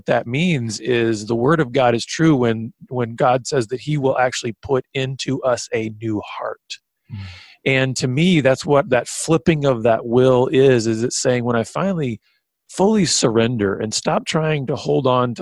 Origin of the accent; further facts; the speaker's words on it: Ireland; David, you're Scottish, I'm Irish. Man, we are totally different.